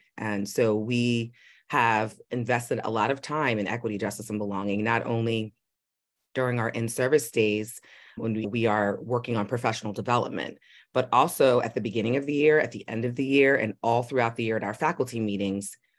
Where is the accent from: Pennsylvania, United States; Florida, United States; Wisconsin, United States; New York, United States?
New York, United States; New York City; I'm from New York City. So there's built in just culture at every turn of, I grew up in Manhattan. I took the train to school, right?